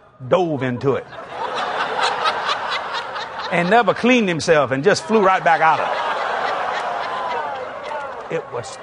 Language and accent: English; Louisiana, United States; I am a Cajun from South Louisiana.